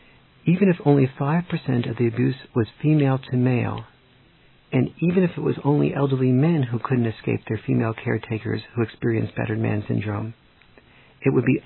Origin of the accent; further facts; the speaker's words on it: San Diego, California, United States; near my hometown in San Diego